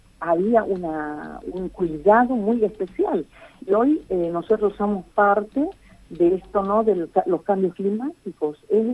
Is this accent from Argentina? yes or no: yes; Pampa del Indio, Chaco, Argentina; yo soy de Pampa del Indio, ¿no? Es en mi lugar